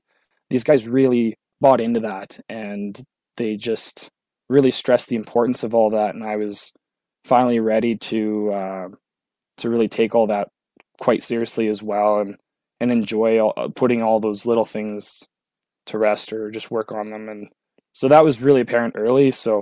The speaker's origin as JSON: {"language": "English", "town": "Sudbury", "region": "Ontario", "country": "Canada", "said": "So like, I'm from Sudbury. It's not that far down the road."}